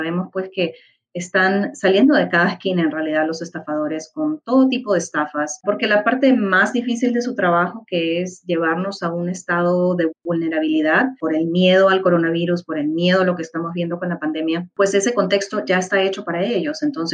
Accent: Lima, Peru; Yo me crié en Lima, en Perú.

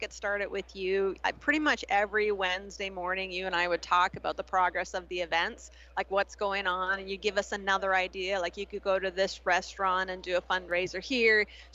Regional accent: Canada; one in Canada, I'm from Canada.

